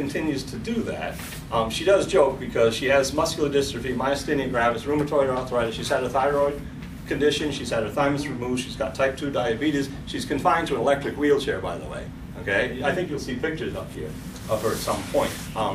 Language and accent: English; Heuvelton, New York, United States; I'm from Bittersweet Farm in Hewelton, New York, okay?